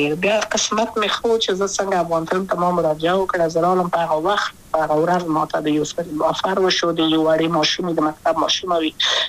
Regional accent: Kabul, Afghanistan; also born or lived in Wardak; زه خو اصلا د وردګو ولایت یم، د پلار مې د وردګو ولایت ته خلک انسس کې دلې د کابل په تخت پل سیمه کې یم، او لویا شویم کابل که یم.

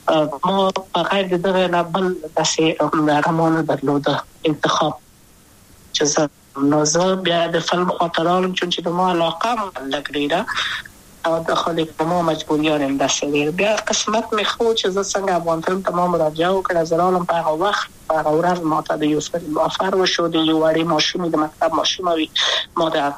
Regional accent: Kabul, Afghanistan; زه خو اصلا د وردګ ولایت یم. د پلار می د وردګ ولایت ته خلک هم څه کې دلې د کابل په تخت پل سیمه کې یم او لویا شویم کابل که هم

